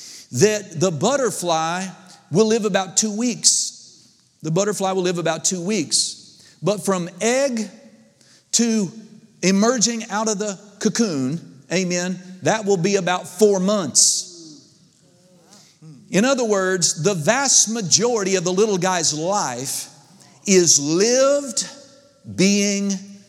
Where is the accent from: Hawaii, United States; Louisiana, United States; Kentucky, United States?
Kentucky, United States; Paducah; And they said, wow, where are you from? I said, Paducah.